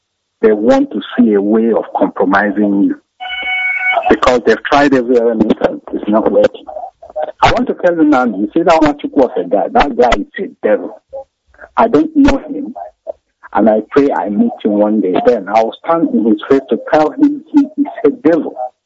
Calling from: Birmingham, West Midlands, United Kingdom; I'm calling from Birmingham.

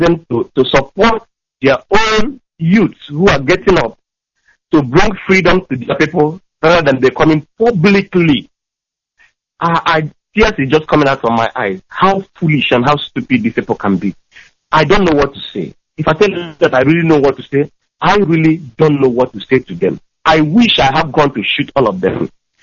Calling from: Amsterdam, North Holland, Netherlands; I'm calling from Amsterdam, Netherlands.

